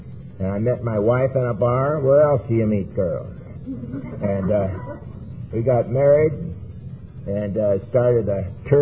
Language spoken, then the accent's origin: English; Palmdale, California, United States; also born or lived in Marina Del Rey / Torrance / Hermosa Beach; And I'm from Palmdale, California, and I'm from Marina Del Rey, California. I'm from Torrance and Hermosa Beach and a lot of other places.